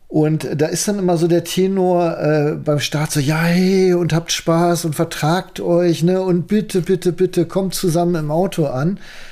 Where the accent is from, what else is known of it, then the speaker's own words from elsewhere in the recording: Lower Saxony / North Rhine-Westphalia border, Germany; wir haben im Grenzgebiet zwischen Niedersachsen und Nordrhein-Westfalen gelebt